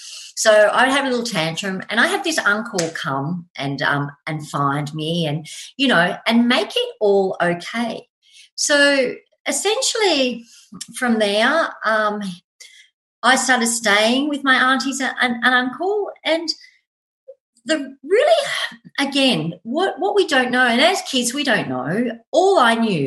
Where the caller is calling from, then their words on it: Gold Coast, Queensland, Australia; I'm coming from Gold Coast in Australia.